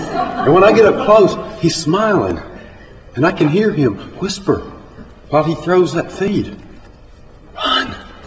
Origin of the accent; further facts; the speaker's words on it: the South, United States; born or raised there